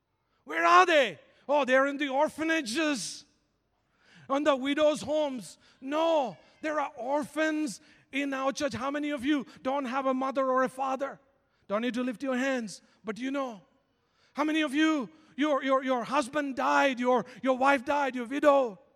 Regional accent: India; English is a second language; I'm Indian, you know.

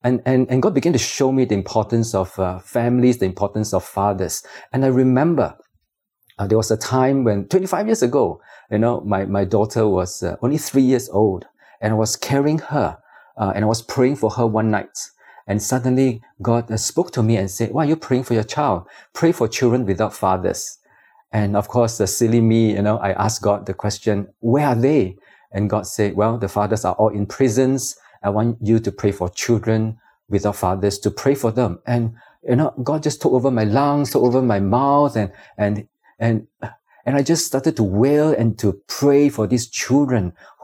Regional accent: Singapore; actually recording this message from Singapore, Katong area. So I'm a Singaporean.

